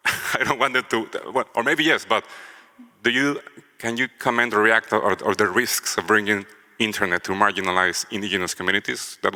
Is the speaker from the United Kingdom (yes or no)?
no; Mexico; I come from Mexico, my partner